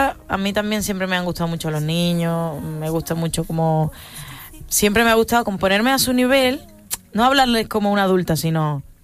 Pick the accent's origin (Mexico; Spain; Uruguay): Spain; San Fernando, Andalusia; now in Madrid, Spain; De San Fernando, de Cádiz.